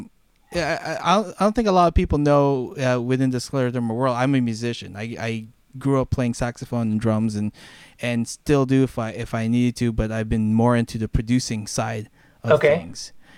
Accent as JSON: {"language": "English", "region": "California", "country": "United States", "tie": "born or raised there", "said": "I mean, growing up in California, it's like or dude. Dude and like."}